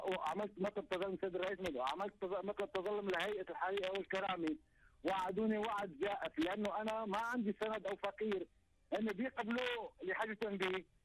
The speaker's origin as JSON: {"language": "Arabic", "country": "Tunisia", "moved": "yes", "lives_now": "Syria", "said": "انا من نجيش برجع تونس لانه اول شيء اولادي يقروا هنا مولودين هنا. وثاني حاجه انا في تونس فقير جدا جدا"}